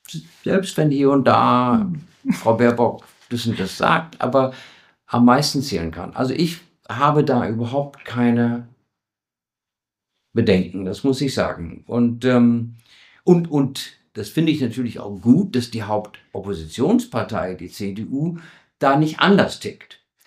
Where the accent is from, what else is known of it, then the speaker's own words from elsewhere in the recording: England, United Kingdom; now in Germany; wenn ich an England denke, meine Heimat